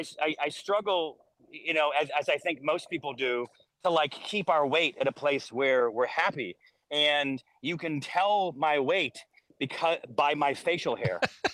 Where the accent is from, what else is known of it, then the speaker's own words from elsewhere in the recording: Syracuse, New York, United States; Again, I grew up in Syracuse, which is very, very, very similar weather, probably the same weather, in fact.